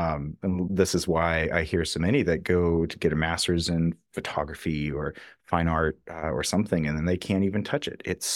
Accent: California, United States; I grew up outside of Yosemite.

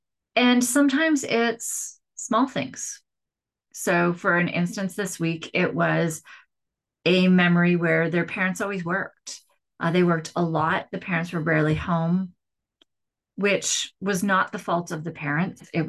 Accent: Regina, Saskatchewan, Canada; born there; I was born in Saskatchewan, in a province in Regina, in Canada, which is kind of the west, the prairies of Canada.

